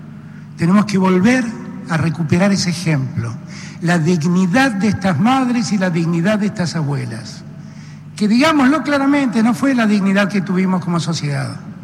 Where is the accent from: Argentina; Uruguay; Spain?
Argentina